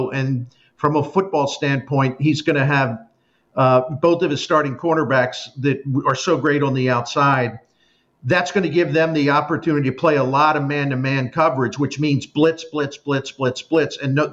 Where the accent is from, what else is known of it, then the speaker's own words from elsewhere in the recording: Baltimore, Maryland, United States; not because I grew up in Baltimore and I have friends and family that love the Ravens